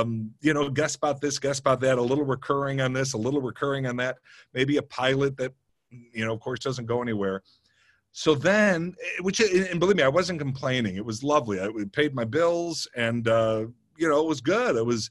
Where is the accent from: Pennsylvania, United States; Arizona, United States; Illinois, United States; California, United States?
Illinois, United States; Chicago; We have a bunch of laughs because I'm from Chicago, so I knew Carell, and we were, you know, BSing about some Chicago.